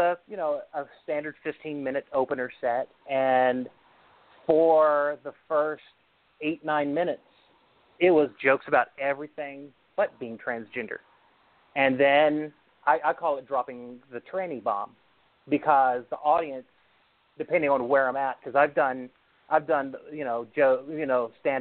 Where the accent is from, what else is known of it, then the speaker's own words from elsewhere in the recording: Mississippi, United States; It's just that I grew up in Mississippi, which is, you know, not exactly the Catskills